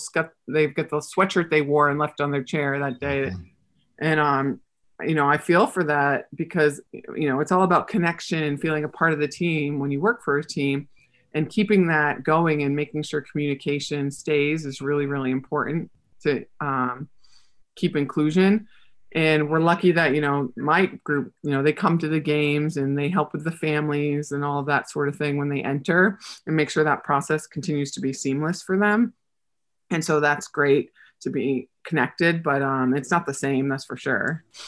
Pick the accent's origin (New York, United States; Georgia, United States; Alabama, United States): New York, United States; New York City; I grew up in New York City and my dream comes true.